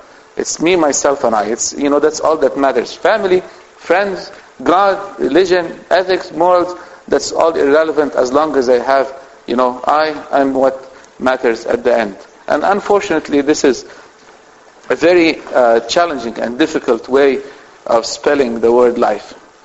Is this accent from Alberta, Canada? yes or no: no; Toronto, Ontario, Canada; I come from Toronto, that is even colder than down here.